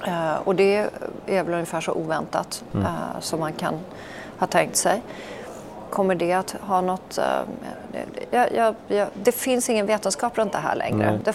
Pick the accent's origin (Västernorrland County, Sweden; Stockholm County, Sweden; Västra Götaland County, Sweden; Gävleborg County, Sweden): Stockholm County, Sweden; Stockholm; also born or lived in Norway / Copenhagen; Och så flyttade till Stockholm när jag var liten och det var härligt.